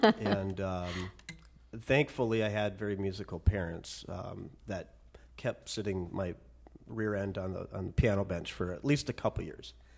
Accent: St. Cloud, Minnesota, United States; St. Cloud, Minnesota.

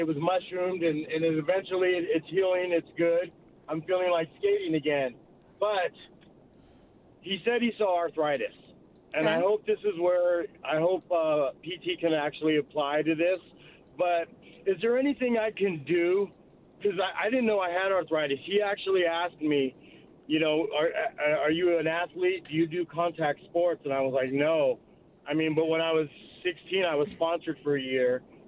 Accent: California, United States; So, I'm not from here. I'm from California.

